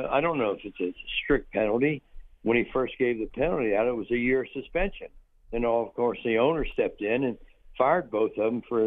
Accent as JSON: {"language": "English", "town": "Cincinnati", "region": "Ohio", "country": "United States", "said": "you know, I'm from Cincinnati, so we get to watch that quarterback now throughout his career."}